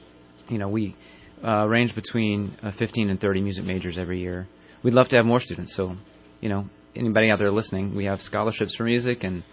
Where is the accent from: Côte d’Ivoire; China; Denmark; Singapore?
Côte d’Ivoire; born or raised there; also born or lived in Texas; now in United States